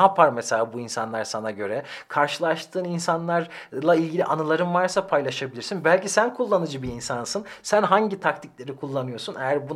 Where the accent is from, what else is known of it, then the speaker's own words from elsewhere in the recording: Ankara, Turkey; Şimdi ben Ankaralıyım. Bizim burada düğünlerde altın takıldığı zaman öncüt derler.